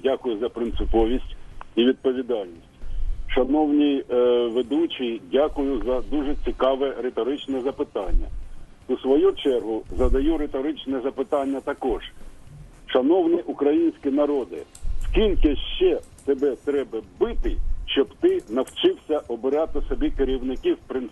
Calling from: Kharkiv, Kharkiv Oblast, Ukraine; я з Харкова.

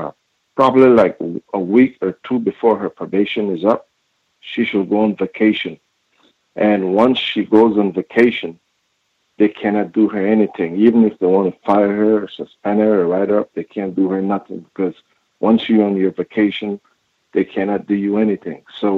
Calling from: California, United States; Hi, Gus. I'm calling from California.

